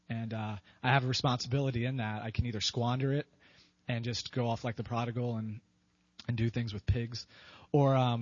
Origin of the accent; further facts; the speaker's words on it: Lebanon, Pennsylvania, United States; So I grew up in Lebanon. I went to Northern Lebanon High School.